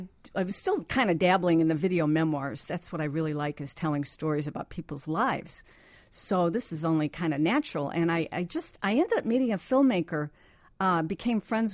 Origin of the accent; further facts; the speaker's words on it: Villa Park, United States; I grew up in Villa Park.